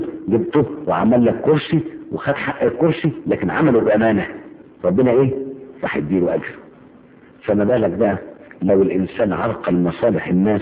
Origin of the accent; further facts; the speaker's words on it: Aswan, Aswan Governorate, Egypt; born there; شهاده الميلاد بتاعتي ده انا من مواليد اسوان، تروح اسوان تجيب شهاده التجنيد